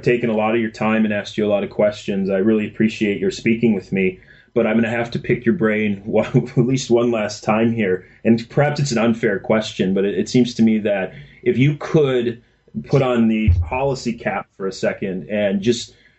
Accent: Minnesota, United States; I grew up in Minnesota, when the Minnesota elected Jesse Ventura.

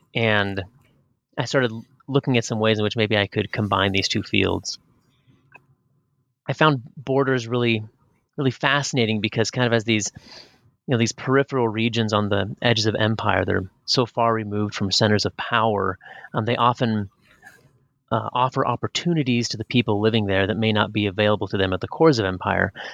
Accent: Pacific Northwest, United States; I've lived in the West for most of my life. I was raised up in the Pacific Northwest, up on the Canadian border

